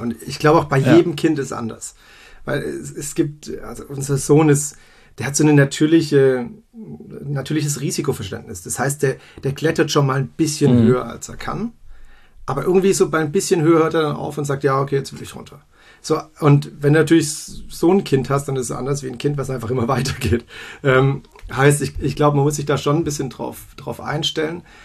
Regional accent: Baden-Württemberg, Germany; now in Berlin, Germany; Für alle, die es nicht gehört haben, ich bin Schwabe, Schwabe im Prenzlauer Berg.

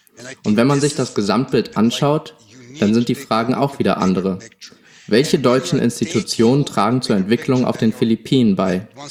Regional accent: Serbia; Ich komme aus Serbien, einem Land, das unter der Regierung seit Jahren in eine Kleptokratie abrutscht.

